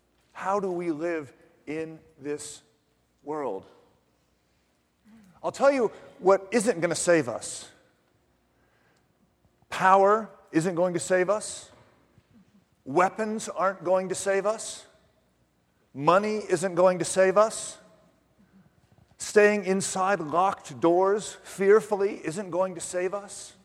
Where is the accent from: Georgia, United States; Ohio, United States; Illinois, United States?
Ohio, United States; Cincinnati; I woke up at my hometown of Cincinnati, and it was 38 degrees.